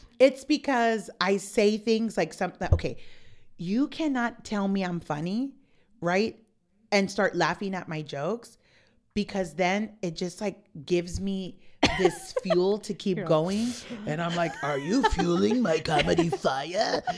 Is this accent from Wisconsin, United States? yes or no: no; Palo Alto, California, United States; from the Palo Alto block, man.